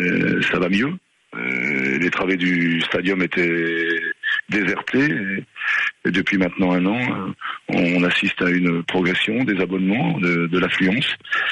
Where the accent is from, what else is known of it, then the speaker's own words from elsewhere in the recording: France; On avait une chance en tant que Français